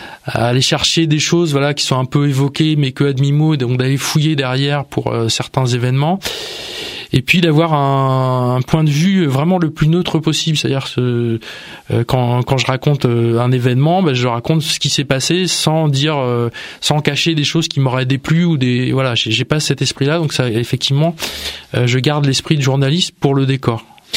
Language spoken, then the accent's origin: French; Rueil-Malmaison, Île-de-France, France; born there; Moi, je suis né à Rueil-Malmaison.